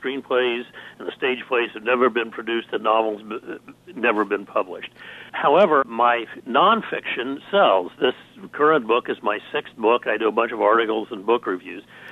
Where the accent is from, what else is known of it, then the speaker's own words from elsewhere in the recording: Bloomington, United States; I have great memories of growing up in Bloomington.